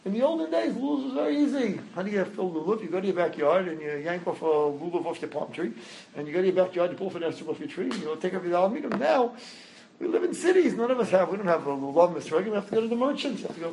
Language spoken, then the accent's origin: English; Riverdale, New York, United States; I grew up with a communal sukkah. I grew up in Riverdale. We had one sukkah for 20 families in the parking lot of our apartment building.